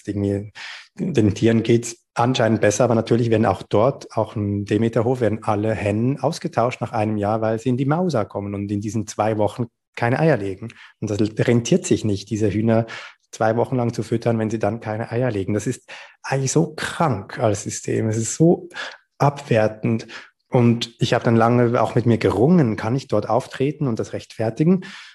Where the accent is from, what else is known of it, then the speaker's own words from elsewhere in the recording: Switzerland; Es ist eine halbe Stunde von Zürich entfernt, also meine Heimatstadt, da ist meine Schwester, meine Eltern, ganz viele Freunde von mir.